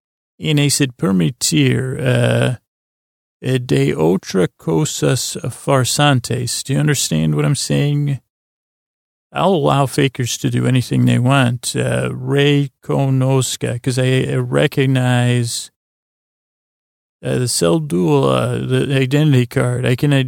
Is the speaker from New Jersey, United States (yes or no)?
no; Syracuse, New York, United States; But I knew in Cooperstown, near where I grew up in Syracuse, there was one of those giants they had discovered